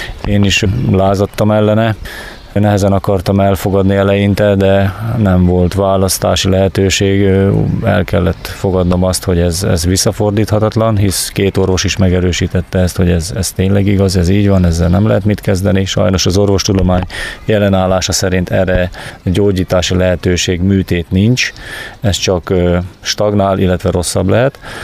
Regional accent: Császár, Komárom-Esztergom, Hungary; Én Császárról, Komárom megyéből, a Vértes alján levő kis településhez, ahol nem kell nagy emelkedőket megmászni, bár egy kicsit dombosabb a terület, mint itt

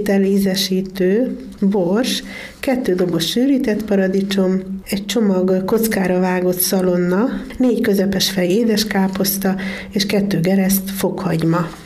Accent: Szabolcs-Szatmár-Bereg, Hungary; Ugye én Szabolcs megyéből származom

